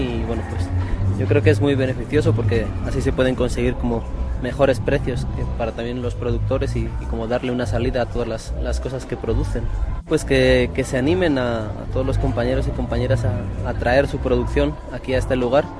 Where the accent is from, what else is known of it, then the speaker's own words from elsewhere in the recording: Basque Country, Spain; Vengo del País Vasco.